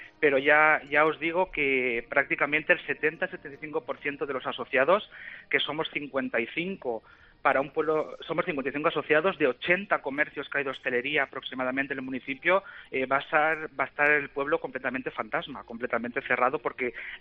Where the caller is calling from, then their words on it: Benetússer, Valencian Community, Spain; Yo te llamo desde Benetúser, un pueblo que está al lado de Valencia.